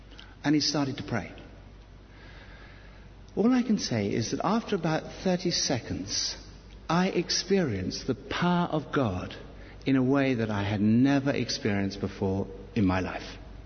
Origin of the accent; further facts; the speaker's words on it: United Kingdom; Well, we're British. We don't even talk about